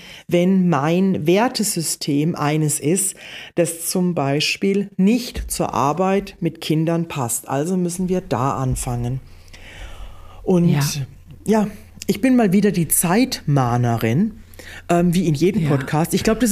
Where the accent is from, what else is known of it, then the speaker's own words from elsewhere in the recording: Odenwald, Germany; ich bin doch aus dem Odenwald, ich verschluck die Endungen.